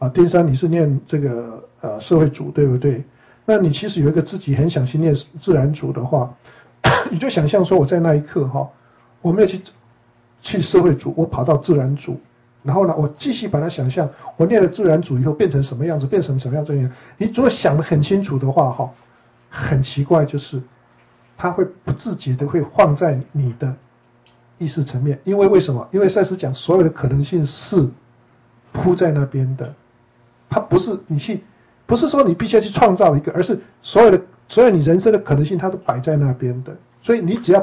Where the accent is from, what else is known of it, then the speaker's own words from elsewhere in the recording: Taiwan; moved away; 我从台湾过来的时候叫我说跟人家挥手啊